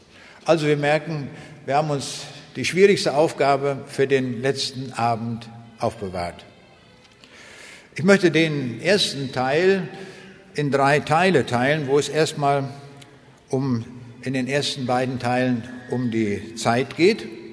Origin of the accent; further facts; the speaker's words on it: Braunschweig, Lower Saxony, Germany; in Braunschweig, wo ich herkomme und wo ich selbst 30 Jahre lang als leitender Wissenschaftler gearbeitet habe.